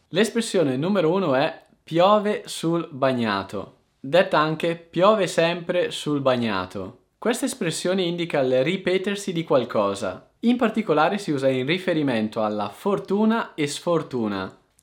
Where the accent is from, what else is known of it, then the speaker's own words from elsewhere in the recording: Brescia, Lombardy, Italy; born there; nel posto in cui dove io sono nato, a Brescia